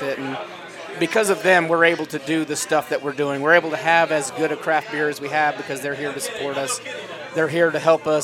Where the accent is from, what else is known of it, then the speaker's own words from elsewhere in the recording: Lexington, Kentucky, United States; being being born and raised in Lexington and having a certain perspective on you know, how Lexington has progressed through the years